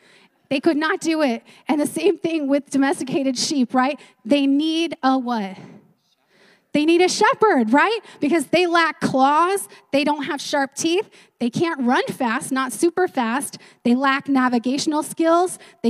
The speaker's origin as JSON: {"language": "English", "region": "California", "country": "United States", "tie": "born or raised there", "said": "I grew up in California."}